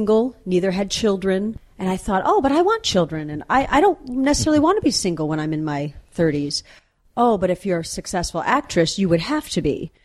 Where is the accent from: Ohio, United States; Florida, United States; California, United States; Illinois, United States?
Ohio, United States; Sandusky; I grew up in Ohio.